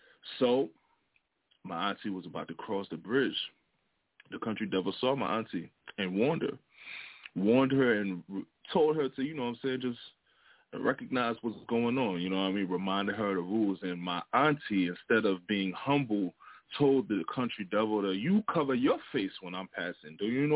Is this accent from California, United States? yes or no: no; Brooklyn, New York, United States; If y'all didn't know, I was born in Brooklyn, New York. My whole life has been East Coast as far as where I've been residing. My whole background has been Liberia as far as who brought me up.